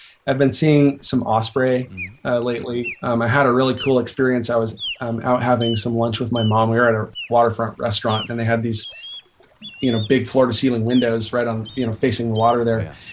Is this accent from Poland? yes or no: no; Pacific Northwest, United States; like my youth growing up in the Northwest bird, and they're everywhere in the Northwest.